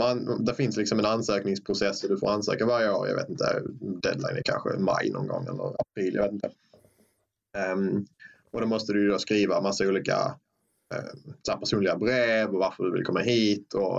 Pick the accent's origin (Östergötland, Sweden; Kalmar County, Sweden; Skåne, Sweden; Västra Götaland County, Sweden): Skåne, Sweden; Trelleborg; Jag växte upp i Skåne i Trelleborg. I gymnasiet i Malmö.